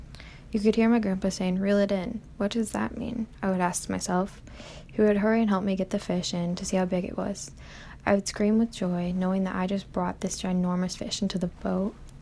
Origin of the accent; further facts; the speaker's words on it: Cedar Falls, Iowa, United States; Georgewood State Park has always been my favorite place to go growing up in Cedar Falls, Iowa.